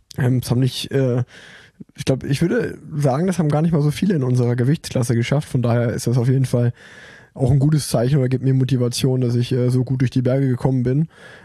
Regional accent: Cologne, North Rhine-Westphalia, Germany; Als Kölner, der dich im Höhentrainingslager ist, hat sich das auf jeden Fall für mich angefühlt wie auf Mount Everest da oben.

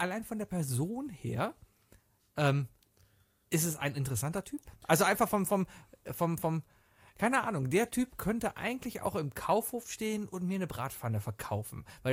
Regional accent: Cologne, North Rhine-Westphalia, Germany; Als Kölner verabredet man sich nicht. Als Kölner gehst du wohin und triffst Leute.

